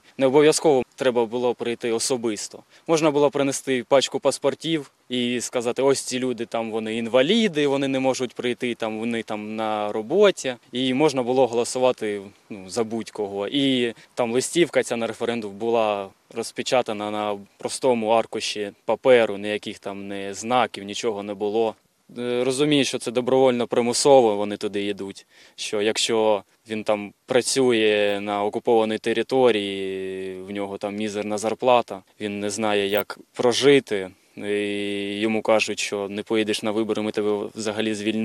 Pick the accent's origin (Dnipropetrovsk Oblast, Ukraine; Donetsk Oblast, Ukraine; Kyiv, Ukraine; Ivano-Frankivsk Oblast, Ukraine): Donetsk Oblast, Ukraine; Sloviansk; Сам родом я зі Слов'янська.